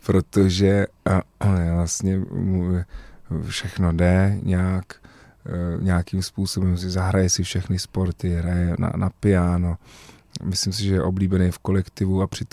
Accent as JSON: {"language": "Czech", "region": "Prague", "country": "Czechia", "tie": "born or raised there", "said": "já jsem rodilý Pražák a mám tu Prahu moc rád"}